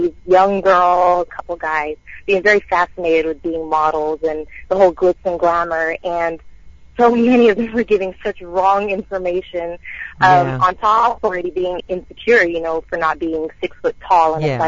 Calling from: San Jose, California, United States; I'm calling from San Jose, California.

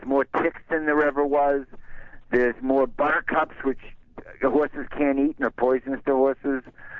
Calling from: Walnutport, Pennsylvania, United States; I'm calling you from Walnutport, Pennsylvania.

